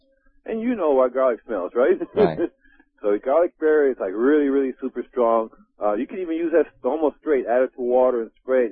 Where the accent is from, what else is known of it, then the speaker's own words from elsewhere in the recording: Cuba; also born or lived in Puerto Rico / Costa Rica; I grew up in Cuba and Puerto Rico